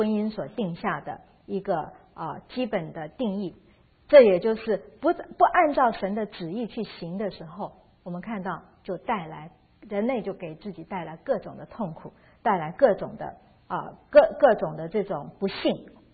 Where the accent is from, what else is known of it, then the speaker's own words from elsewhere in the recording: China; 我们中国人总是说这什么骨肉之亲啊